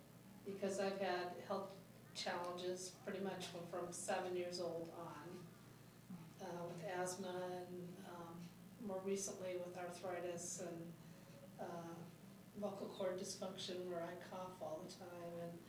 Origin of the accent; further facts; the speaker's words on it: Eugene, Oregon, United States; I'm from Eugene, Oregon. Happy to be here, first time.